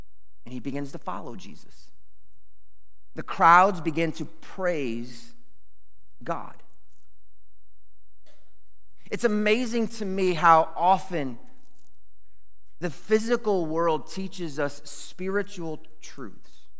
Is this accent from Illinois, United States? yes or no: yes; Illinois, United States; growing up near Chicago, we regularly had interactions with people who were poor and homeless